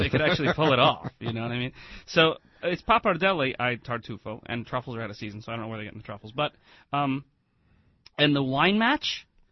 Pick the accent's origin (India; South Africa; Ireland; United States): Ireland; And I'm Irish boy. What do I know about Italian except for, you know, it doesn't look like the menus I've seen in Italy.